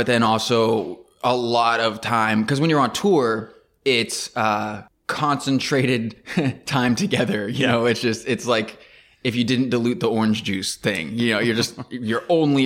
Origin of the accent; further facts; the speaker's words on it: Michigan, United States; born there; So that's why I was born in Michigan.